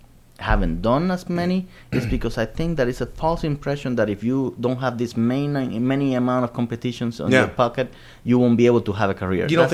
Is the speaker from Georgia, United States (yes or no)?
no; New York, United States; you know, we came from New York and I wanted to do this and this.